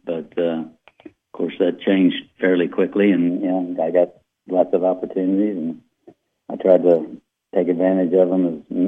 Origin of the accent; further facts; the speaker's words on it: New Orleans, Louisiana, United States; also born or lived in Covington / Oklahoma; Well, I was born in Covington. I was born in Covington, and then we moved, you know, we were down, my dad was a blacksmith, so we went to New Orleans, and we lived down there for a couple of years, and then we moved to Oklahoma for a year